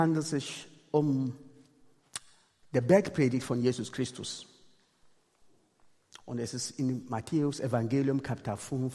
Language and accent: German; Ghana; also born or lived in Togo; ursprünglich komme ich aus Togo, aber ich bin in Ghana aufgewachsen. Und von daher kann ich der ghanesischen Sprache, die Kultur und jenes.